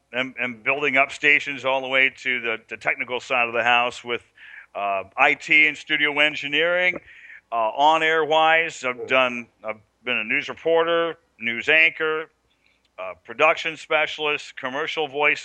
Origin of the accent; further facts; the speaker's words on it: Washington, United States; now in Olympia, United States; I'm originally from Northwest Washington, primarily the Skagit Valley and Whidbey Island area. And now I call the South Sound part of the state home.